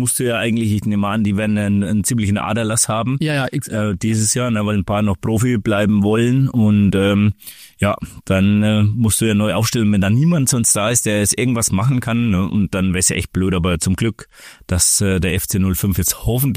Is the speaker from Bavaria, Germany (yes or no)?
yes; Waldfenster, Bavaria, Germany; oder ich komme ja aus Waldfenster